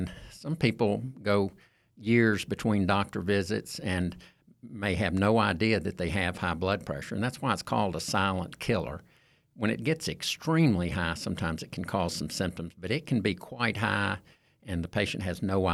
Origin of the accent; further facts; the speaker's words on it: Shreveport, Louisiana, United States; I did most of my training here in town. I grew up in Shreveport. I trained at what was then LSU Medical Center, and I've been in private practice since 1987.